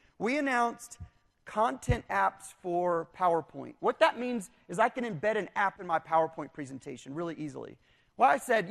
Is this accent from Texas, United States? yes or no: yes; Dallas, Texas, United States; I'm from Dallas, and these are people from the Gulf Coast area.